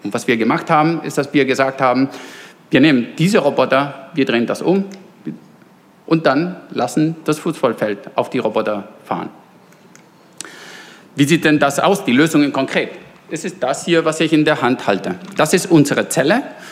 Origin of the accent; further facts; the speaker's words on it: Bremen, Germany; Erstmal moin meinerseits. Ich komme aus Bremen.